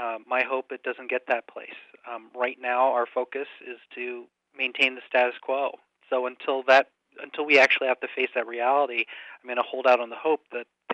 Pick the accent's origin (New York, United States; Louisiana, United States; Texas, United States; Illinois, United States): Illinois, United States; Champaign; I grew up in Champaign. I'm a local boy, and I grew up watching the chief and going to football games